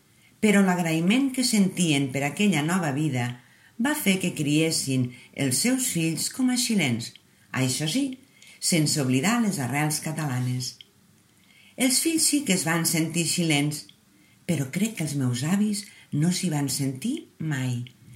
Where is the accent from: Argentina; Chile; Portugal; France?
Chile; accent: Chilean; moved away; Ara ja he perdut tot l'accent xilè. Ja fa 35 anys que visc aquí, però la cultura xilena encara és molt present a casa nostra